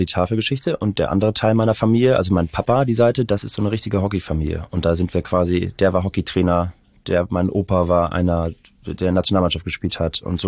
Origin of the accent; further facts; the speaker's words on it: Hamburg, Germany; ich bin in Walddörfern aufgewachsen, da ist es auch noch echt sehr, sehr ruhig.